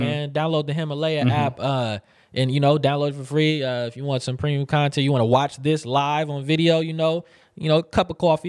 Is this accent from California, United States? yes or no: yes; Orangeville, California, United States; I'm from Orangeville, California. Look up Orangeville.